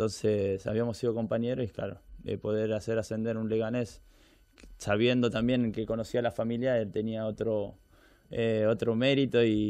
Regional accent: Argentina; moved away as an adult; now in Spain; cuando me vengo de Argentina para el Atlético de Madrid a probar

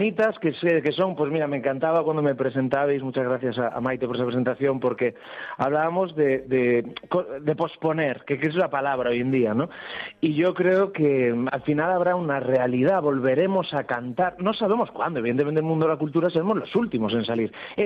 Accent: Galicia, Spain; now in Madrid, Spain; Bueno, llevo el acento a cuestas, que es un honor y un orgullo

